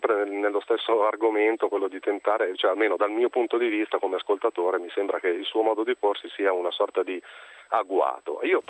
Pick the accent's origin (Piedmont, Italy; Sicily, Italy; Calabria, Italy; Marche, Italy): Piedmont, Italy; Novara; ho 40 anni, sono di Novara.